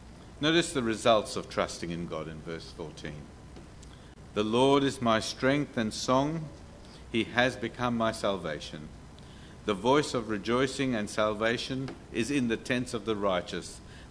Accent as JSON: {"language": "English", "country": "India", "said": "And if you're getting upset, I'm Indian, folks, so take it easy."}